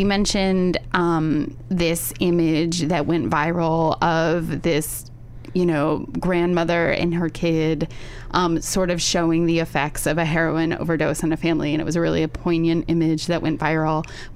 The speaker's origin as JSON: {"language": "English", "region": "Ohio", "country": "United States", "tie": "born or raised there", "said": "My home state."}